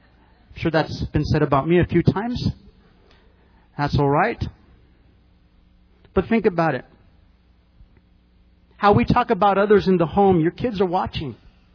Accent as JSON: {"language": "English", "town": "Albuquerque", "region": "New Mexico", "country": "United States", "lives_now": "El Paso, United States", "said": "I'm from Albuquerque where we do know how to drive."}